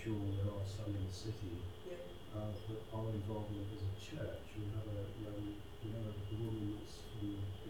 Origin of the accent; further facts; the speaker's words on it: Exeter, South West England, United Kingdom; I'm from Exeter.